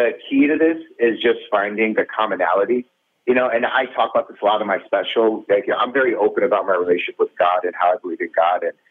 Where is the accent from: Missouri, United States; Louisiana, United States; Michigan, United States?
Michigan, United States; Detroit; as a kid, especially growing up in Detroit, I'm around so many different religions and faiths.